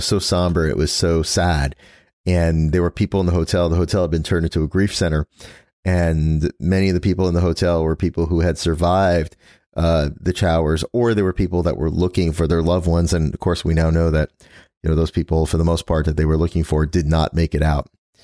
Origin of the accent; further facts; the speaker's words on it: Brooklyn, New York, United States; born there; And I moved to New York. I was born in Brooklyn. I moved to New York, moved back to the city when I was in my early 20s, about 22 or so.